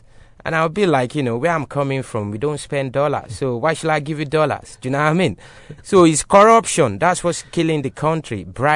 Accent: Nigeria; I'm a Nigerian

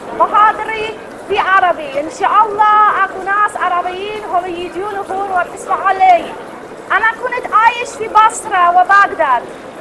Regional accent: United Kingdom; As a British activist, Polish-British activist, it was very difficult to be in Iraq.

